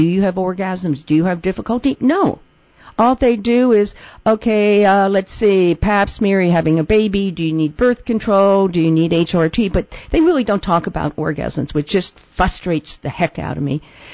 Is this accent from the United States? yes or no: yes; California, United States; I'm from California, so awesome, cool.